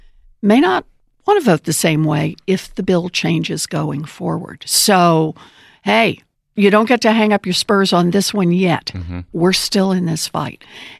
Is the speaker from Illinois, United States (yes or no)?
no; Oklahoma, United States; You know, as you know, I grew up out in Oklahoma and born and raised there. And my mom and my dad were both born and raised there.